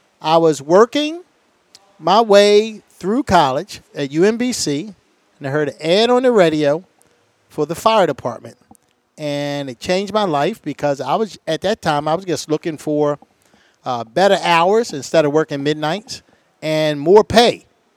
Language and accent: English; Baltimore, Maryland, United States; born and raised in East Baltimore. I moved to the county when I was 21 years old, and I've been here ever since